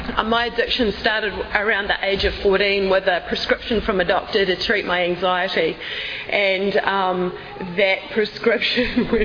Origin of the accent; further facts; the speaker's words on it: New Zealand; now in San Diego, United States; Although I live in San Diego, I'm from New Zealand. I was born in New Zealand. I got clean in New Zealand.